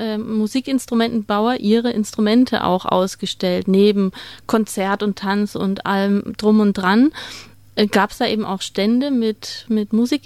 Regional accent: East Germany, Germany; now in Tübingen, Germany; also ich bin im Osten aufgewachsen, bin nach der Wende dann nach Tübingen gekommen

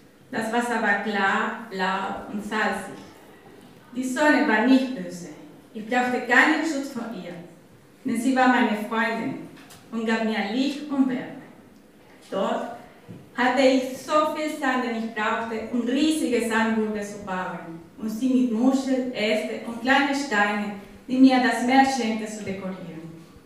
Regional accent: Venezuela; German is a second language; now in Tübingen, Germany; Ich wohne in Tübingen seit 20 Jahren und ich komme aus Venezuela.

